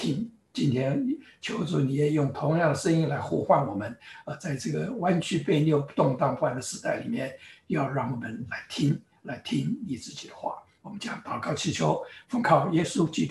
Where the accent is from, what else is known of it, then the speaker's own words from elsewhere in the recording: Taiwan; moved away as an adult; now in United States; 我是从台湾来到这个 Upper State New York，一个是亚热带，一个是这个温带或者偏寒带啊。